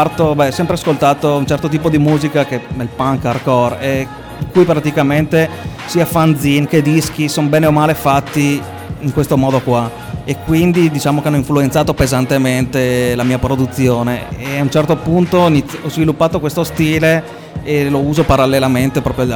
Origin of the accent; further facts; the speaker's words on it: Padua, Veneto, Italy; e sono di Padova anch'io.